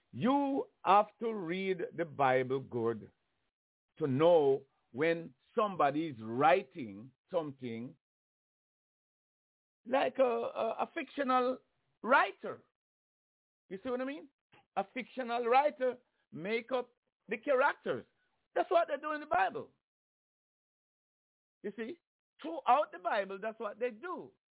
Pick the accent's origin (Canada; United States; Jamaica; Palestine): Jamaica; I come from Jamaica.